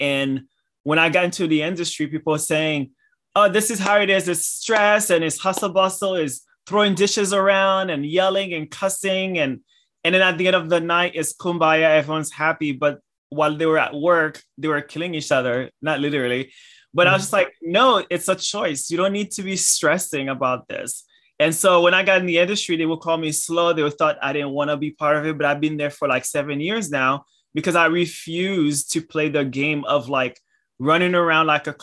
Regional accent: Boston, Massachusetts, United States; now in New York City, United States; And so I'm in New York City and I'm from Boston, like big cities.

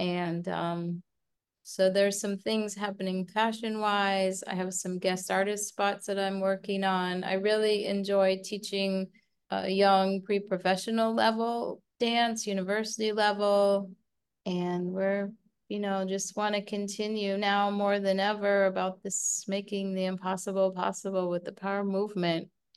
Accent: Florida, United States; Obviously, with a new cast, I've hired dancers in Florida, which is my hometown.

